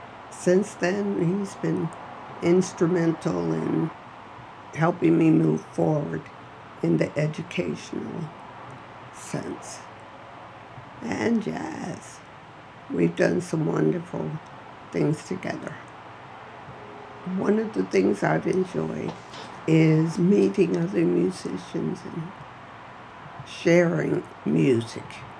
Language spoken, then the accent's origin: English; Ohio, United States; moved away as an adult; now in California, United States; I'm originally from Ohio and moved when I was mid-20s to California